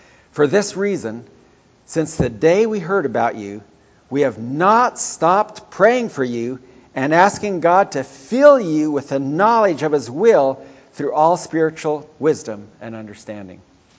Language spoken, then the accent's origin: English; Ethiopia; And, yes, I grew up in Ethiopia, and my heart is there.